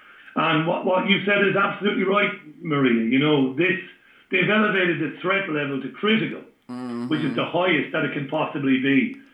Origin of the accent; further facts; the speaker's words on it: Ireland; because I grew up obviously in Ireland